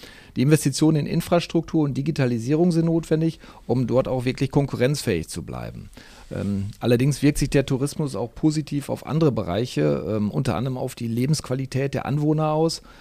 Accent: North Rhine-Westphalia, Germany; bei uns im Münsterland

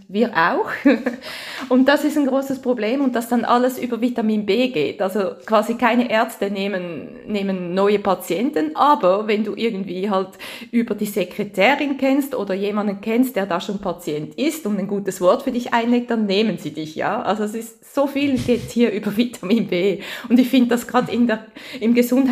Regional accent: Switzerland; accent: Swiss German; now in France; Ich habe immer so einen Schweizer Dialekt

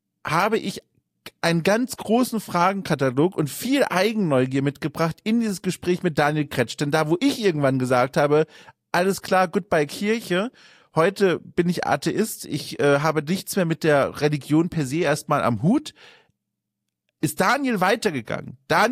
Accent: Bavaria, Germany; Ich bin aufgewachsen in Süddeutschland, in Franken, in einem kleinen Dörfchen und wurde dort herangeführt, quasi von Kindesbeinen an die Welt der katholischen Kirche.

